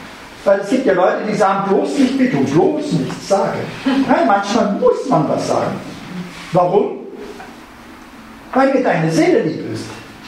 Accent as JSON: {"language": "German", "region": "Rhineland", "country": "Germany", "said": "Das war jetzt rheinländisch, ja? Ich bin ein Rheinländer, müsst ihr wissen."}